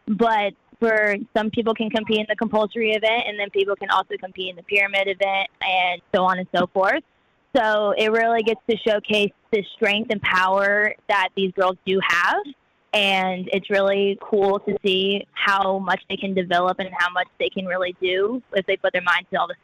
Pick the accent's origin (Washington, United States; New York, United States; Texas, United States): Texas, United States; now in Michigan, United States; I mean, growing up in Texas, you don't get to see much of snow, really. So I'm adjusting a lot to snow and how cold it can get up here.